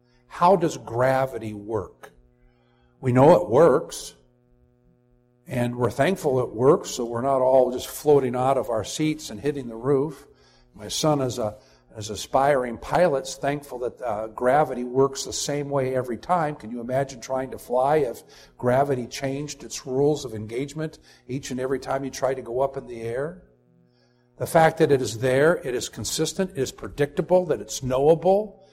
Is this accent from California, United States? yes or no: yes; Saratoga, California, United States; But I remember as a kid growing up in Saratoga, California. You all know that area now as the Silicon Valley. It was better when it was Saratoga and Fruitvale and Cupertino and those sorts of things.